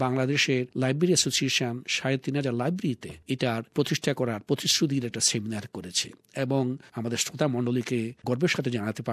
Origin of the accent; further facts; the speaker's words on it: Bangladesh; আমরা বাংলাদেশী হিসাবে এবং বাঙালি হিসাবে আমরা সারা বিশ্বে একুশের চেতনাকে সকল মাতৃভাষা সংরক্ষণের মূল মন্ত্র হিসাবে